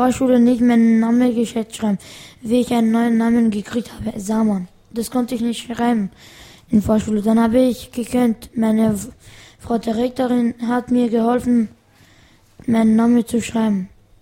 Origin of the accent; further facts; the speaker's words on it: Afghanistan; first language Farsi; German is a second language; Meine Muttersprache ist Farsisch und meine Vatersprache ist Pashto.